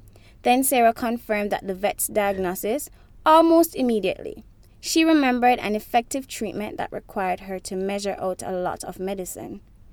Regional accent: Saint Catherine, Jamaica; accent: deep patois; also born or lived in Mandeville; Our accent there is not standard English at all. So it's deep patois. So I moved from St. Catherine to Mandeville, which is another rural area.

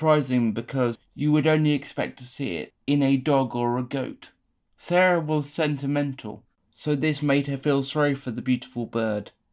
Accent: Reigate, South East England, United Kingdom; accent: Surrey; So my accent is pretty typical of that of someone from Surrey. It's quite close to received pronunciation. Reigate itself is quite a sought-after town for bringing up children

